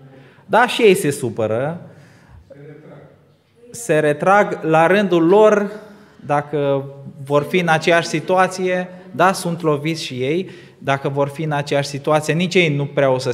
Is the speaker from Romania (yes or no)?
yes; Botuș, Suceava County, Romania; deloc sunt din Botuș, Bucovina